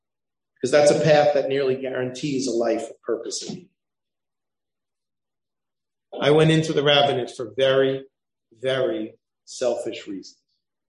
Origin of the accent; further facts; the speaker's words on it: Fair Lawn, New Jersey, United States; Because I grew up in Fairlawn